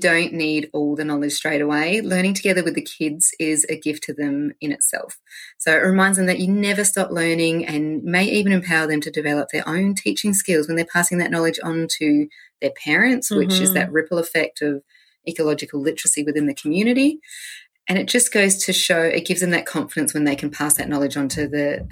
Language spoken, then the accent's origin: English; South Australia, Australia; moved away; I moved up from South Australia, so it was like moving to a new country as far as flora was involved.